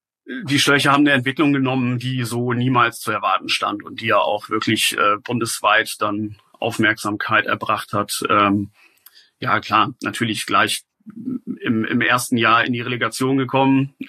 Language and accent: German; Schleswig-Holstein, Germany; Ich bin Schleswig-Holsteiner.